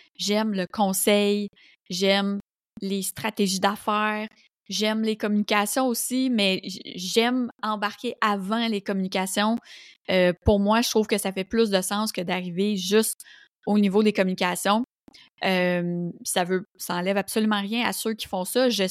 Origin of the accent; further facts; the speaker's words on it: Roussillon, Quebec, Canada; les gens dans mon patelin, dans le Roussillon, sur la rive sud de Montréal